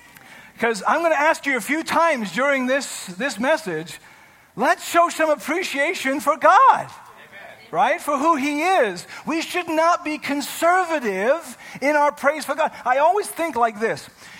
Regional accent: United Kingdom; I come from a reserved family. I get it. I'm British. The cold British side of things.

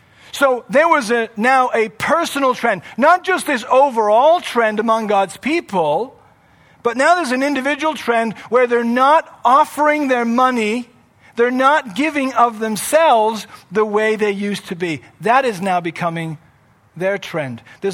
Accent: England, United Kingdom; now in Canada; because I was from England, Union Jack, I loved, that's what set me apart from all of these other Canadians.

